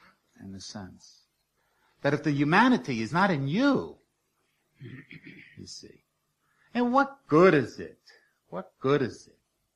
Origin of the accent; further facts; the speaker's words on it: New York City, New York, United States; I'm a New Yorker. It's impossible for a New Yorker to be an elitist.